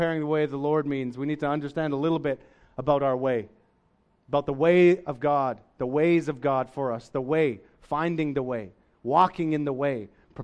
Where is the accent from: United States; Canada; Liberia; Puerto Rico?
Canada; I'm from Canada. We used to look to the mountains.